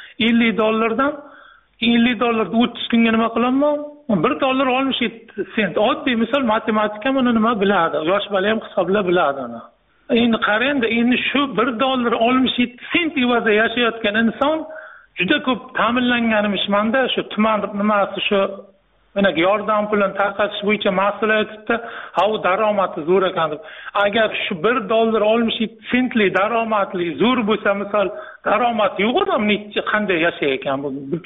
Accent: Qarshi, Qashqadaryo Region, Uzbekistan; O'zim Qarshi shahrida tug'ilib Qarshag'ira o'sib katta bo'lganman.

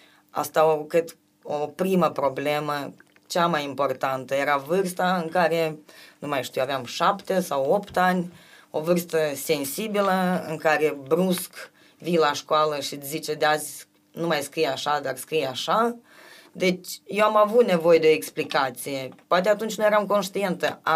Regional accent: Romania; decât să aflăm că suntem români

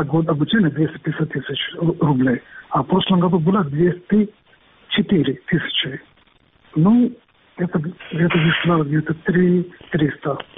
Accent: India; Russian is a second language; now in Crimea; Я сам из Индии, я самый старший среди индийцев в Крыму.

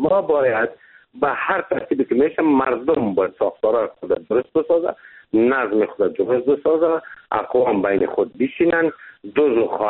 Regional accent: Afghanistan; خود ما تمام افغان هستیم

